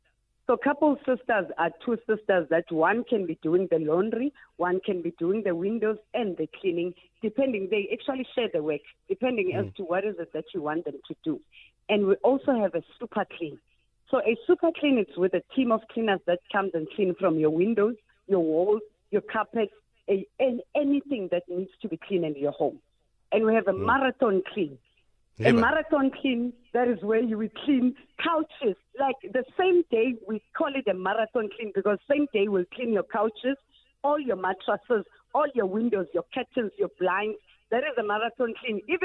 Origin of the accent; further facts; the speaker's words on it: Soweto, Gauteng, South Africa; I am from Soweto.